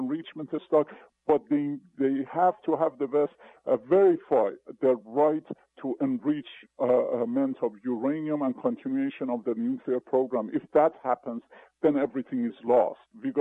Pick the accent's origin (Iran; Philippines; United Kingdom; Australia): Iran; Tehran, Tehran Province; English is a second language; now in United States; I was born and raised in Tehran, Iran, came to U.S. In early 70s, studied here, and then went back after the revolution